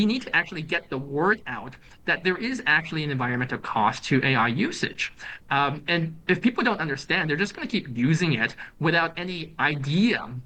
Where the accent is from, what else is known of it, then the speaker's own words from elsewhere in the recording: Canada; also born or lived in China; See, I grew up in Canada, but I'm from China originally, and I go back to China on occasion